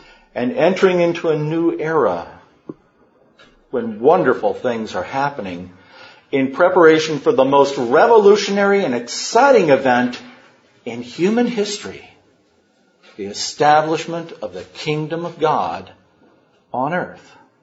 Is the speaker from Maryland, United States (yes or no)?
no; Kentucky, United States; being born and raised in Kentucky, I struggle mightily with correct pronunciations of the Greek.